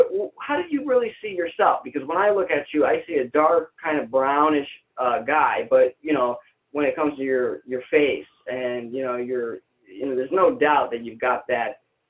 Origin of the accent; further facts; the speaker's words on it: Connecticut, United States; we're going to go with Tiger CT because he's in my home state here of Connecticut.